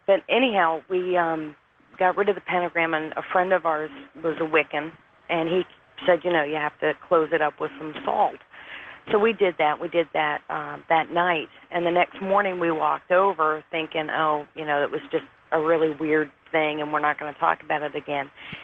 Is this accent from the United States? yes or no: yes; California, United States; I'm from Northern California.